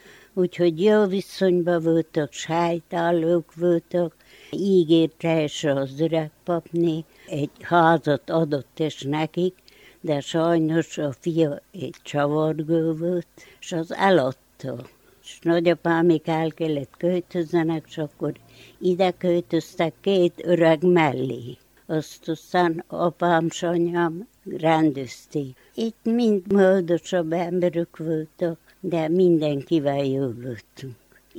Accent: Homoródszentpál, Harghita, Romania; Homorodszentpáli születésű, itt születtem, itt éltem.

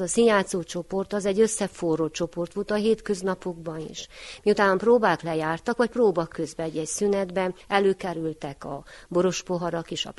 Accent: Fenyéd, Harghita, Romania; Én Fenyédről származom, ott nem volt az én fiatalkoromban már ekkora hagyománya.

